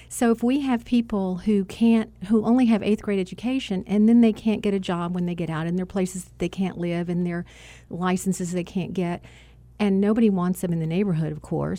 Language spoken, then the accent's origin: English; Texas, United States; Mm-hmm. I'm a Southern girl.